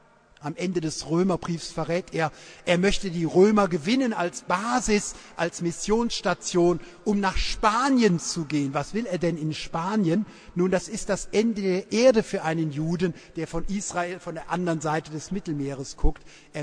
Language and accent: German; Rhineland, Germany; das kannte ich als Rheinländer noch gar nicht.